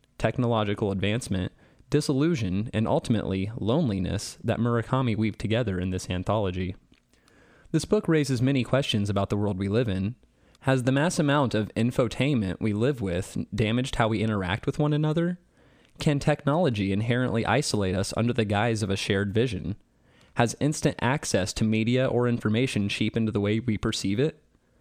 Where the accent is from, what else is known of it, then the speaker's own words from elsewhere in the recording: Muncie, Indiana, United States; from Muncie